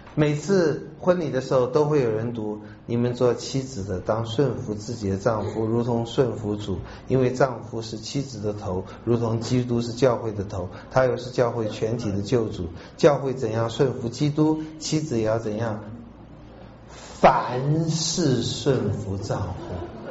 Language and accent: Chinese; Taiwan